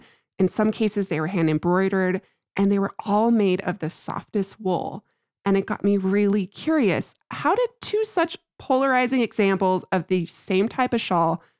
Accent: New Mexico, United States; and I got to do it in my home state of New Mexico.

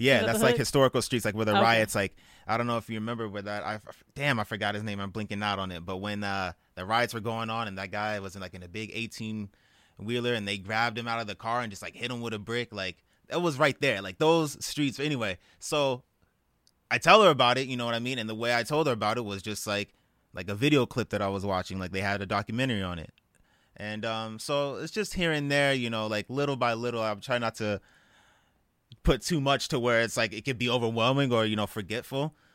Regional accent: Inglewood, California, United States; also born or lived in the valley; nah, I was born in Inglewood, you know what I mean? And it's not like I left Inglewood when I was like 3.

